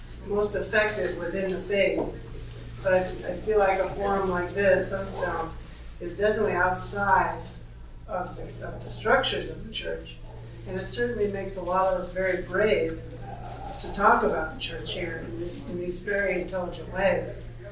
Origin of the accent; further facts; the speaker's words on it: California, United States; One example is I'm from California